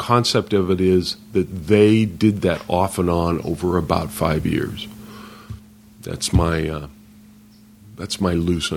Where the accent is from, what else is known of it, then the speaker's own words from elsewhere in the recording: Idaho, United States; also born or lived in Inland Empire, United States; I grew up in Idaho. Okay. In fact, we moved to Idaho from the Inland Empire in the 60s.